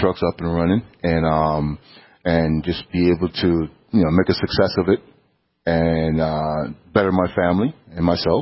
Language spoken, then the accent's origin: English; New York, United States; But I grew up in New York, so, you know, I'm sort of used to it in a way.